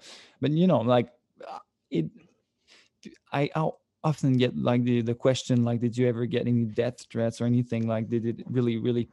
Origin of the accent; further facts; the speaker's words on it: Sorel, Quebec, Canada; Well, I come from Sorel, which is like a small town, like about an hour from Montreal, where there's basically no immigration at all.